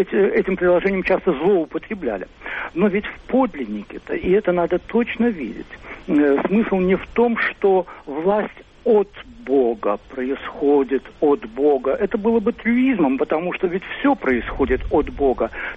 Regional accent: Saint Petersburg, Russia; Я из Петербурга.

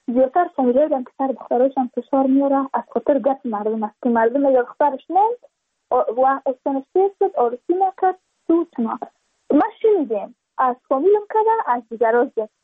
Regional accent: Badakhshan, Afghanistan; چون ما از بدخشان هستیم، یعنی منطقای دور دستش،

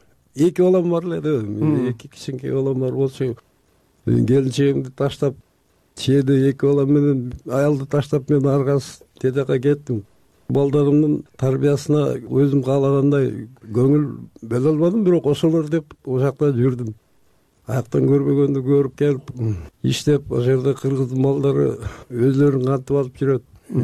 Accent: Batken Region, Kyrgyzstan; Ал кезде Баткен областында ошо өзүбүздүн Лейлек районунда болчумун.

